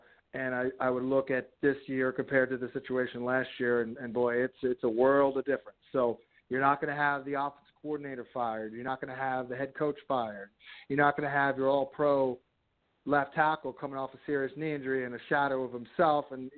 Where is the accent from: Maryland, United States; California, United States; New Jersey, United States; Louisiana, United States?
New Jersey, United States; He happened to buy a house in my hometown in New Jersey